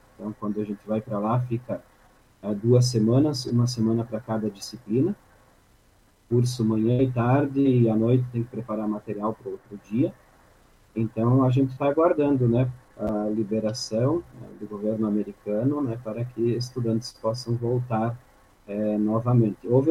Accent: Pinhalzinho, Santa Catarina, Brazil; Sou natural de Pinhalzinho, Santa Catarina, pertinho daqui, 110 quilômetros

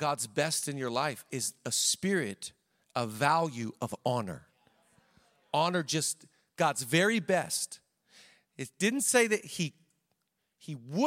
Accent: Oak Harbor, Washington, United States; now in Boston, United States; we're from your hometown. We're from Oak Harbor, Washington.

